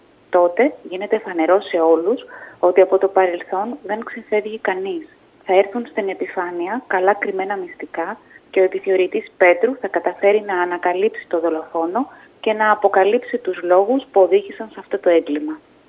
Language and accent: Greek; Lavrio, Attica, Greece; θέλησα να παρουσιάσω σε όλους όσους το διαβάσουν την πόλη μου και την ιστορία της.